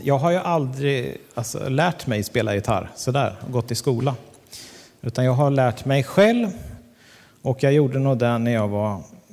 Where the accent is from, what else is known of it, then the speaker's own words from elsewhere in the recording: Sannahed, Örebro County, Sweden; Jag är född på BB i Örebro och uppvuxen i Sannahed, där du bor.